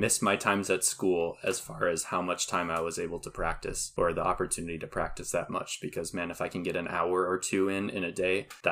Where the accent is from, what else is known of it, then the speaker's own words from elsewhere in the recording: Minnesota, United States; I love being back home. I love that I can be proud to say that I'm from Minnesota